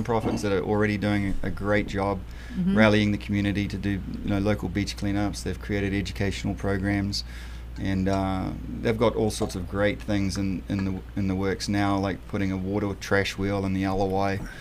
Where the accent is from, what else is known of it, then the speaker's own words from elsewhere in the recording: Auckland, New Zealand; I grew up in Auckland.